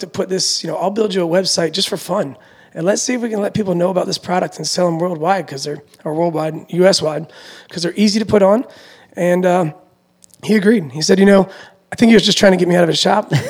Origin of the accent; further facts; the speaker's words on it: Northeast, United States; traditionally growing up in the Northeast, which was the majority of my time